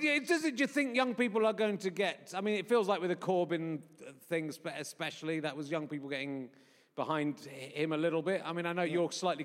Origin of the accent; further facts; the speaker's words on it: Yorkshire and the Humber, United Kingdom; born there; I was born in Yorkshire, so that's